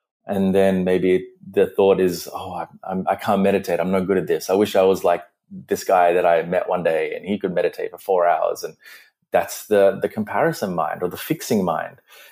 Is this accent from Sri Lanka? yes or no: yes; Sri Lanka; now in Australia; I was an immigrant when I moved from Sri Lanka to Australia, and I experienced a lot of abuse and a lot of racial abuse and new country.